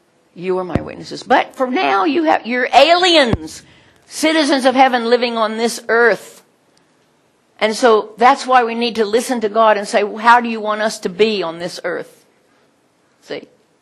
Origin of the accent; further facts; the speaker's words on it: Midwest, United States; moved away as an adult; now in Canberra, Australia; that's the year I moved to Canberra, 40 tornadoes swept through the Midwest. Now, I grew up in the Midwest, so Oklahoma was a land of tornadoes.